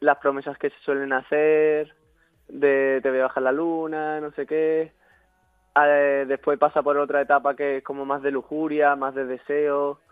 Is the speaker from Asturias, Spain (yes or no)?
no; Cádiz, Andalusia, Spain; porque siempre intento como traerlo a mi tierra